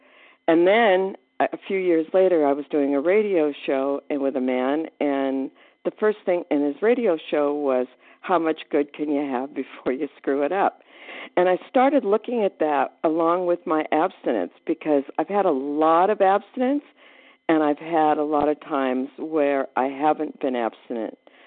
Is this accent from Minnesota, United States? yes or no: no; Arizona, United States; I am from Arizona.